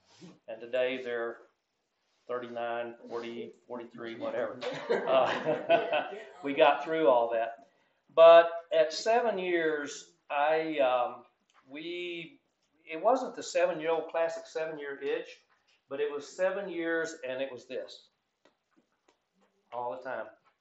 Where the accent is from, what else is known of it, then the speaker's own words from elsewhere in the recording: Bible Belt, United States; I was raised in the Bible Belt, Southern Baptist, under the law.